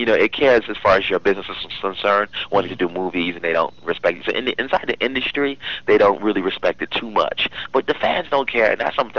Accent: Bronx, New York, United States; I grew up in the Bronx. and I don't know if any of you guys know about the Bronx, but the part of the Bronx that I grew up, it's called White Plains Road. And it's known to people of the Bronx, the residents of the Bronx, as Little Jamaica.

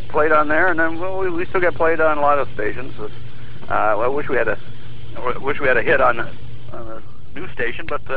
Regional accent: Illinois, United States; Chicago area.

